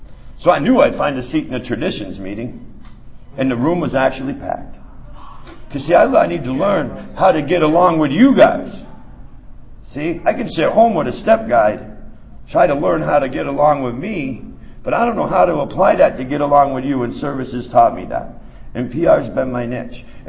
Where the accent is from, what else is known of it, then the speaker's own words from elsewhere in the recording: Vermont, United States; I'm from Vermont.